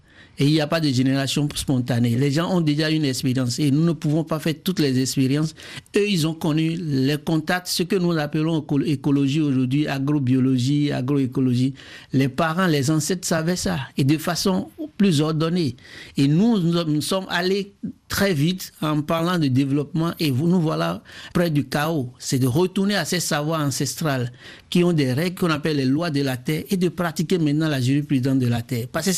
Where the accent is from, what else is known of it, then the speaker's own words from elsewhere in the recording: Benin; Moi, je viens du sud du Bénin